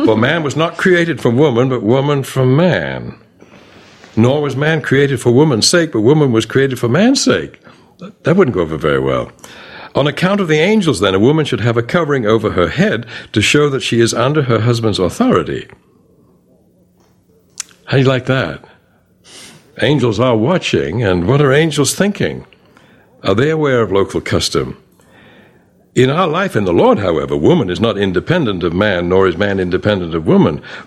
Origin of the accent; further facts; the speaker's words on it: England, United Kingdom; moved away; No, I grew up in England